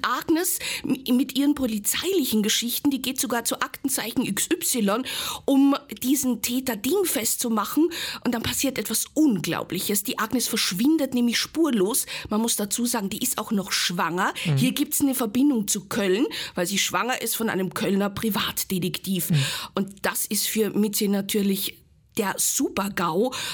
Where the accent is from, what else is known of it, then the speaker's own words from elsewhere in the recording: Graz, Styria, Austria; Also ich bin ja geboren und aufgewachsen in Graz, in der Steiermark.